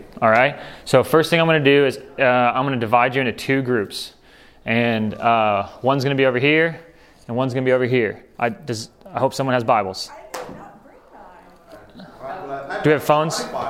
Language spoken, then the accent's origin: English; Thailand; also born or lived in Arizona, United States; I am originally from Arizona, but grew up in Thailand. My parents are still with the International Mission Board.